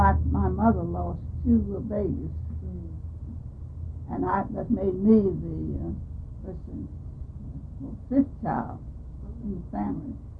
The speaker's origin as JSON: {"language": "English", "town": "Vallejo", "region": "California", "country": "United States", "tie": "born there", "said": "I was born in Vallejo."}